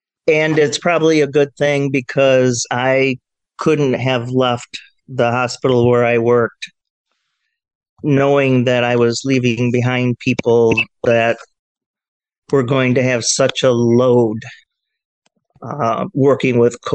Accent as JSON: {"language": "English", "town": "Fennville", "region": "Michigan", "country": "United States", "tie": "born or raised there", "said": "I grew up in the Fenville area in Michigan. I've been a Michigander all my life."}